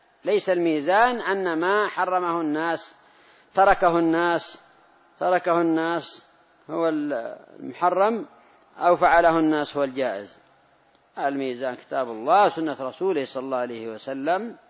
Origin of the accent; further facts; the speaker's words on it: Yemen; وفي هذه الآونة كثر الكذابون المدعون للمهدوية عندنا في اليمن